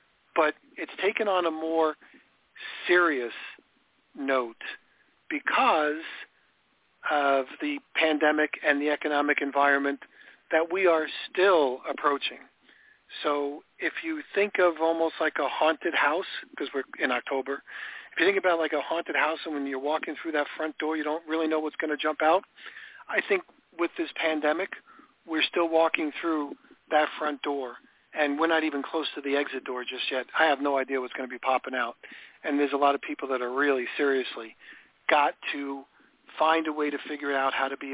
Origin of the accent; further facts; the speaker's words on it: New York, United States; now in Palm Coast, United States; Palm Coast, which is near Flagler Beach. It's home for me. I mean, this is my new home, although I grew up in New York.